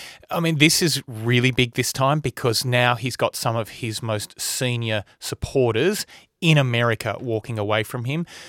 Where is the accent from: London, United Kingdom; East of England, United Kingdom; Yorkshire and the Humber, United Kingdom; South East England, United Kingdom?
London, United Kingdom; born there; I'm a father. I was born in London. I believe I'm an Australian citizen, but who knows?